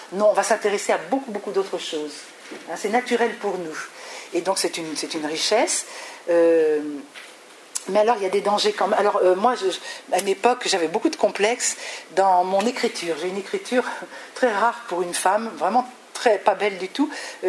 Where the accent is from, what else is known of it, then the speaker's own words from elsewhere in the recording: North, France; puisqu'on est du Nord, et que ça se passait dans le Midi